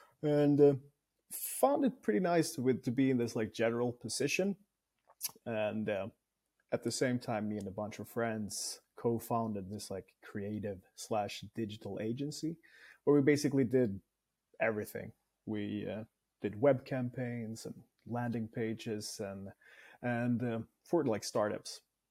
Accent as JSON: {"language": "English", "town": "Stockholm", "region": "Stockholm County", "country": "Sweden", "tie": "born or raised there", "said": "Absolutely. I grew up here in Stockholm and spent most of my teenage years of wanting to become a professional gamer."}